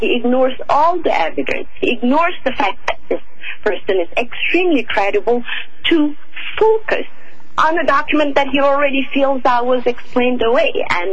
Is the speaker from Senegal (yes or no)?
yes; Senegal; born there; English is a second language; Yes, Your Honor. I was born in Senegal.